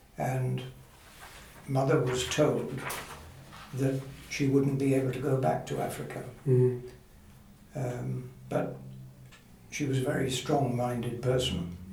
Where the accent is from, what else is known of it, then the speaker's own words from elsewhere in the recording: Neath, Wales, United Kingdom; born there; I was born in Neath, Neath in South Wales, that is, at the very end of 1938. My parents were colonial types, and it happened that we were on leave, they were on leave, from East Africa